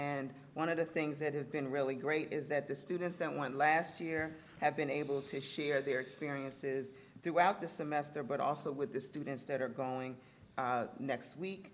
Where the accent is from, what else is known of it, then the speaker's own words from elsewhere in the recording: Barbados; Well, fun fact, I am from Barbados.